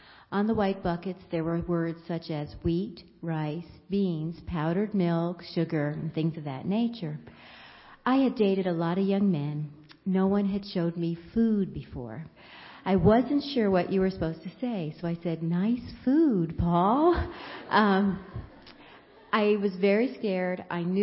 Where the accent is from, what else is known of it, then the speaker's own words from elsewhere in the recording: Pennsylvania, United States; There's a world of difference in growing up outside of Philadelphia and growing up in Arco, Idaho.